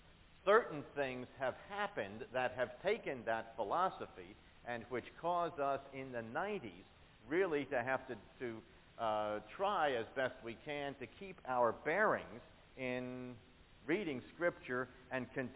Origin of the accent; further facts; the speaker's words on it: Philadelphia, Pennsylvania, United States; Susan is from North Carolina and I'm from Philadelphia